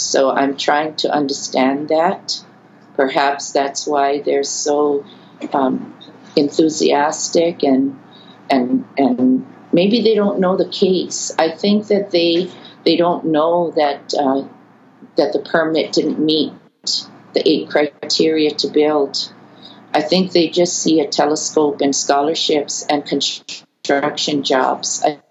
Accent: Waimea, Hawaii, United States; It's what we call her when we are from Waimea and we are part of Parker Ranch or ranching communities in the area.

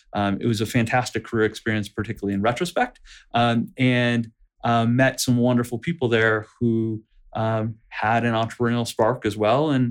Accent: Detroit, Michigan, United States; So I grew up in Detroit, went to University of Michigan as an undergrad.

